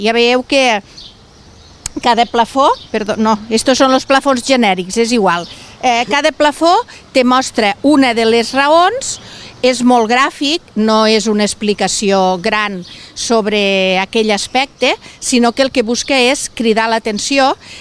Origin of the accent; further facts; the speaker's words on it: La Sénia, Catalonia, Spain; jo sóc de la Sénia, coincidim amb les mateixes, però per exemple, brossat, nosaltres a la Sénia li diem brull